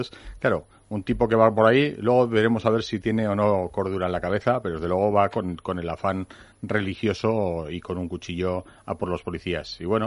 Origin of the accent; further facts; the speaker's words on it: Spain; te doy las gracias como español